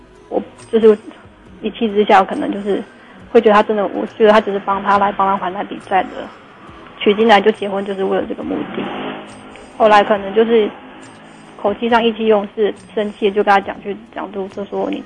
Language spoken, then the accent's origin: Chinese; Hsinchu, Taiwan; 我是新竹人，他桃园人